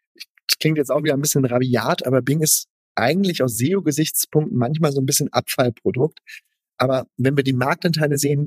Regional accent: North Rhine-Westphalia, Germany; Ich bin Ostwestfale

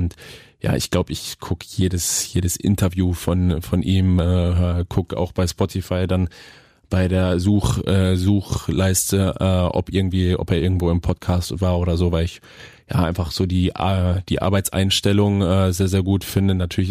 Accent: Germany; Ich glaube, das können wir als Deutsche auch gar nicht verstehen.

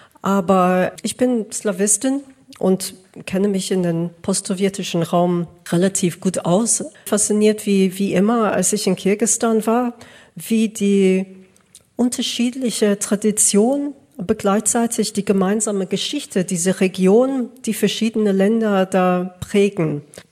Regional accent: United Kingdom; born there; German is a second language; Ich bin gebürtige Britin

